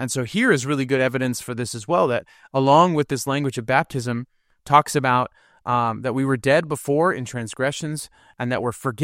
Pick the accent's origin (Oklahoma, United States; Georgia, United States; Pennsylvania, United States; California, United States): California, United States; Lake Arrowhead; we were on vacation in Lake Arrowhead, my hometown where my wife and I met and grew up